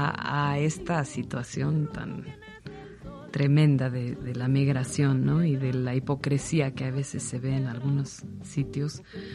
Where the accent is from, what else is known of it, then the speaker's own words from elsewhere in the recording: Oaxaca, Mexico; los artistas que hemos tenido algo que ver con Oaxaca o que somos de Oaxaca.